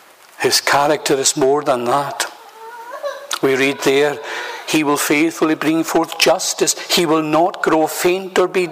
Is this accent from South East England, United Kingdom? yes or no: no; Lewis, Scotland, United Kingdom; You know, I grew up in Lewis. And in my younger day, we didn't have electricity in the house.